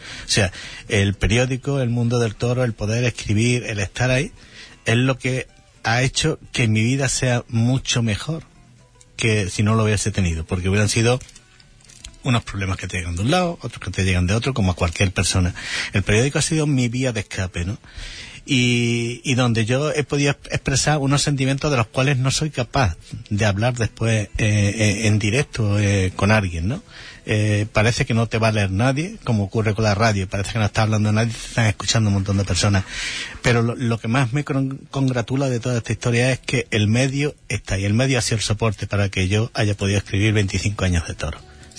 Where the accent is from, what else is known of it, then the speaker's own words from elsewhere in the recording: Huelva, Andalusia, Spain; somos de Huelva